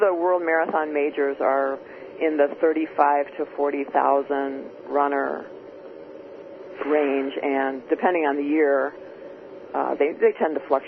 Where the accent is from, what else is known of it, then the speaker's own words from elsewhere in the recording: Miami, Florida, United States; now in Chicago, United States; No, I'm from Miami, Florida, in fact.